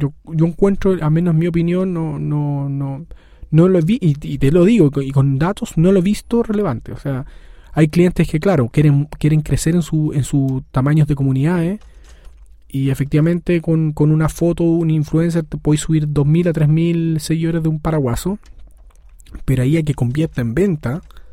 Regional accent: Chile; born there; yo, al nacer en Chile, no soy nativo digital

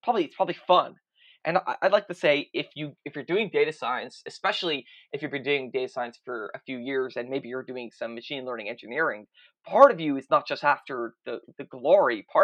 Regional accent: Brooklyn, New York, United States; I grew up in Brooklyn in mm-hmm. a really religious community.

